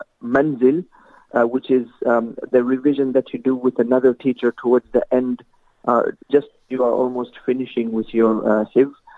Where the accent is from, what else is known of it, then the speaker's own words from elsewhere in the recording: Tasmania, Australia; born there; I was born here in Australia. In fact, I was born in Tasmania, which is like a small island state of Australia.